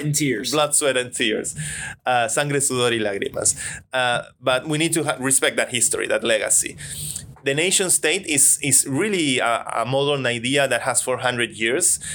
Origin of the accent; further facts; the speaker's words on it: Argentina; which I come from Argentina.